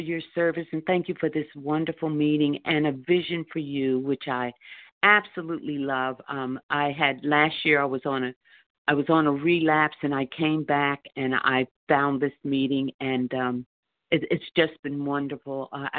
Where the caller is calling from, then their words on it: New Jersey, United States; Oh, New Jersey. … in New Jersey.